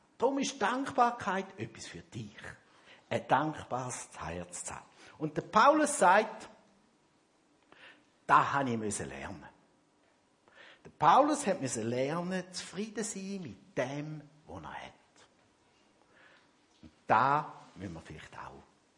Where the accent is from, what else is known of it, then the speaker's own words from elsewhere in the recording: Switzerland; gerade auch als Schweizer, das Gefühl haben, das sei alles auf unserem Mist gewachsen